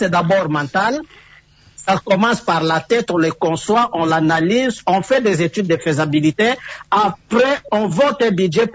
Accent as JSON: {"language": "French", "country": "DR Congo", "said": "chez nous en République démocratique du Congo"}